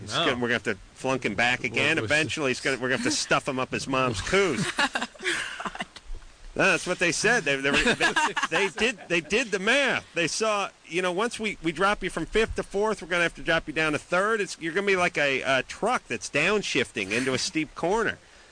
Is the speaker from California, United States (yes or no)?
yes; North Hollywood, California, United States; North Hollywood? Yeah. That's my hometown.